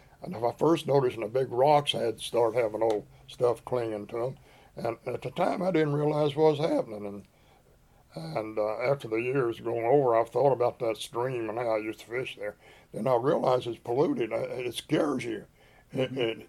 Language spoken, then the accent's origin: English; Whitesburg, Kentucky, United States; You're talking about growing up in Kentucky there when we were young, real young, 8, 10, 12, 15, 16. My dad was barbering and as a county seat in Whitesburg of Letcher County.